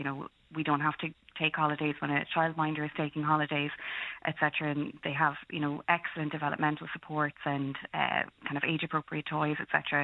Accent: Cork, Munster, Ireland; We're both from Cork originally.

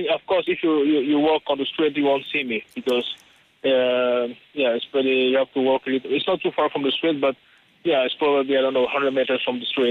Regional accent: Cameroon; English is a second language; moved away as an adult; also born or lived in England; now in Ireland; So I'm originally from Cameroon, which is Central Africa. And so I came here after I got my master's degree.

